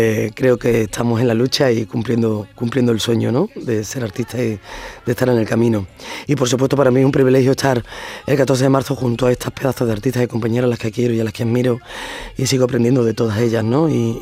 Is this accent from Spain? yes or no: yes; Jerez, Andalusia, Spain; also born or lived in Madrid; me considero jerezana desde los pies a la cabeza, pero es verdad que no tuve la suerte de nacer.